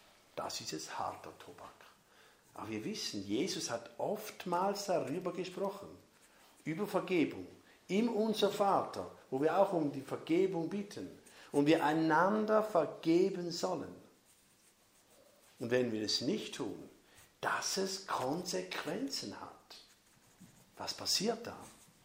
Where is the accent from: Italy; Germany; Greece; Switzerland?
Switzerland; Appenzell; Landsgemeindelied, wo ich herkomme, Appenzell, oder?